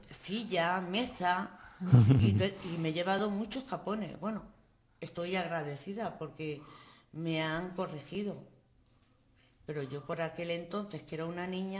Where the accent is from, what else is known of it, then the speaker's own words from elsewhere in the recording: Linares, Andalusia, Spain; now in Parla, Spain; yo soy de Jaén, Linares, y yo me he llevado aquí en Parla, porque yo llevo aquí en Parla más de 40 años viviendo, muchos capones en la escuela, porque yo no sabía pronunciar la Z.